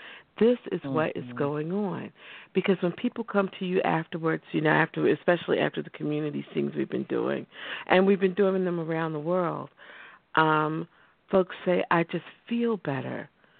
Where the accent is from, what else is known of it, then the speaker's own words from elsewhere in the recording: Southern United States, United States; I grew up in the Southern culture. Culturally, singing is like breathing.